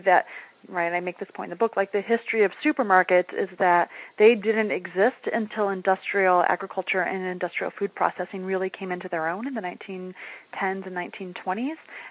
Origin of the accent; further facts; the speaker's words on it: Michigan, United States; I'm actually from Michigan, and so I came up, one of my first jobs was at a Big Boy